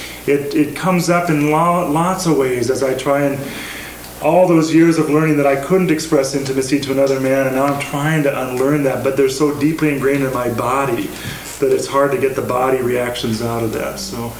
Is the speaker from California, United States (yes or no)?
yes; California, United States; And I'm a Minnesotan who just happened to be born and raised in California, but I got Minnesota stock.